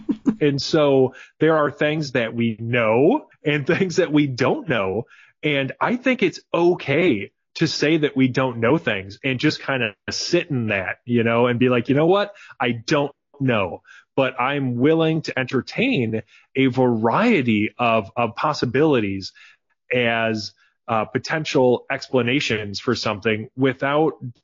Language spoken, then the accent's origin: English; Wisconsin, United States; maybe it's because I'm from Wisconsin